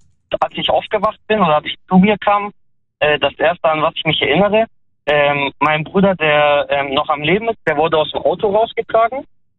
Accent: Esslingen, Baden-Württemberg, Germany; Ich bin aus Esslingen, aber mein Name ist türkischen Ursprungs

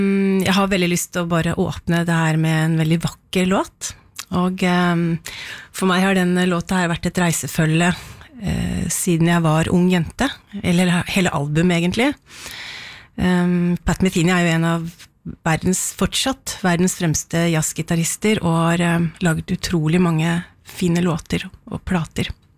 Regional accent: Hamar, Innlandet, Norway; hjemme på Hamar så vokste jeg opp med masse musikk i Nordkron 13 hvor vi bodde.

